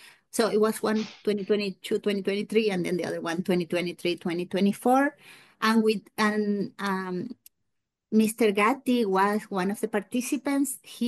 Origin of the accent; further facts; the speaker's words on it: Argentina; now in United States; I am from Argentina, but I have been in the US for 25 years